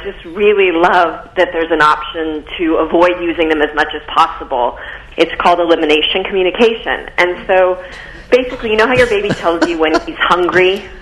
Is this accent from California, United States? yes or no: yes; San Mateo, California, United States; I had some friends even from where I grew up in San Mateo